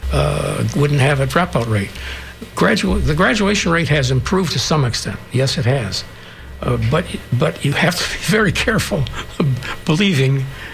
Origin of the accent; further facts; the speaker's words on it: Midwest, United States; also born or lived in Long Island, New York; I was a superintendent in New York. I'm a Midwesterner. I came to the South a long time ago, and I love the South.